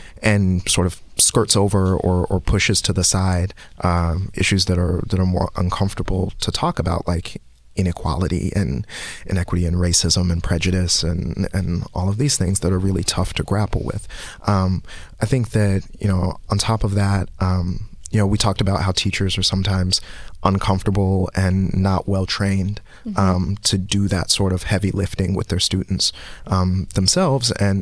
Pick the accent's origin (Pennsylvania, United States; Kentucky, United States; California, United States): Kentucky, United States; Louisville; growing up in Louisville, Kentucky, we actually had a field trip experience where we were made to act like slaves.